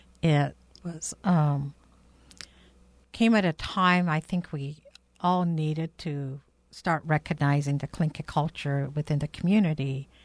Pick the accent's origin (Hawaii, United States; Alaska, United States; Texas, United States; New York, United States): Alaska, United States; Petersburg; born there; I was born here in Petersburg and will be here forever.